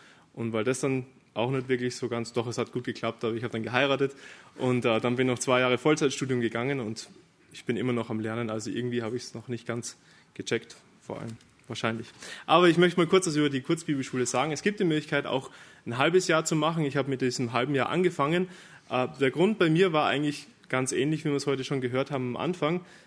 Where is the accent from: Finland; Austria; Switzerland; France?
Austria; now in Germany; ich bin in christlichen Elternhaus aufgewachsen, mein Vater ist Pfarrer in Österreich. Ich bin auch Österreicher, der Bekannte ist nebenan, ich bin der unbekannte Österreicher. Bin dann nach Deutschland gekommen